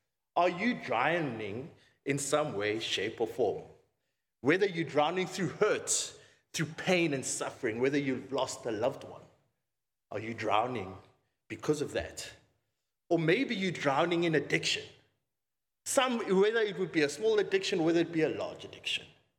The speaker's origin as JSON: {"language": "English", "town": "Cape Town", "region": "Western Cape", "country": "South Africa", "said": "I'm from Cape Town."}